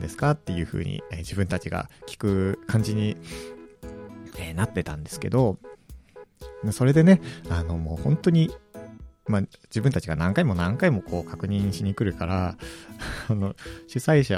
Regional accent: Akita, Japan; 自分は地元秋田県なんですけども、

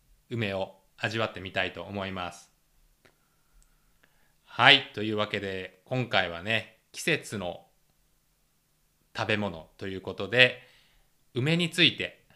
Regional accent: Wakayama, Japan; 僕のね、実家が和歌山県なんですけれども、和歌山県は日本一の梅の産地となっています。

